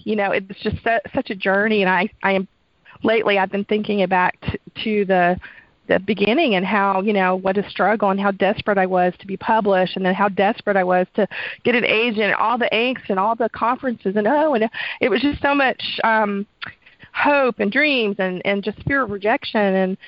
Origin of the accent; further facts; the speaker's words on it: Texas, United States; now in Oregon, United States; I am a seventh-generation Texan and on both sides of my family. So I'm very Texan, but in 2010 we moved to Oregon.